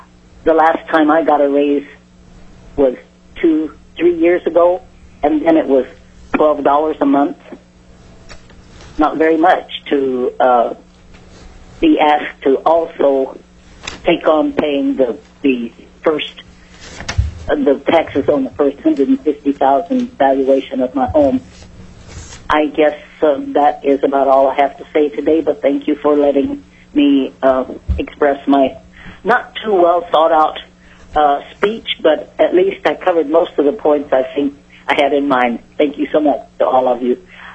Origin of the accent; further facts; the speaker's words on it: Wasilla, Alaska, United States; I'm from Wasilla, and I represent not only myself but all of the many, I should say, I can't say all of them, many of the seniors from the Wasilla Senior Center.